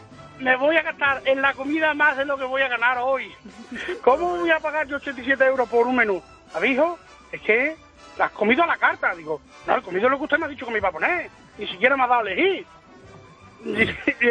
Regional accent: Extremadura, Spain; estaba trabajando por ahí, fuera de Extremadura, de donde soy.

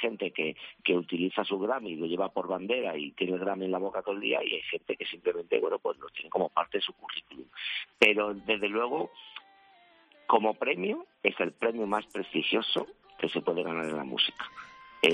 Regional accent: San Bartolomé de la Torre, Andalusia, Spain; yo soy de Huelva, de San Bartolomé de la Torre, barra El Alosno

